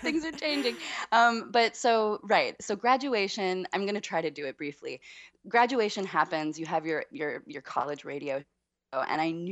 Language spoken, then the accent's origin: English; Canada; I'm from Canada